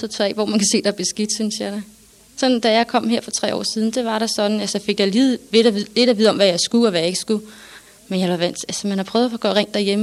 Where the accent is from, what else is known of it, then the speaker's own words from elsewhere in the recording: Copenhagen, Capital Region of Denmark, Denmark; now in Thisted, Denmark; Vi kommer fra København og flyttede til Thisted.